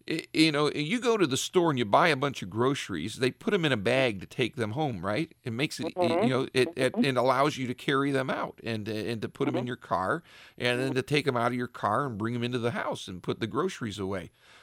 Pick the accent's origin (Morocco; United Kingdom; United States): United States; Richfield; I had somebody in my hometown of Richfield where I pastor. I grew up there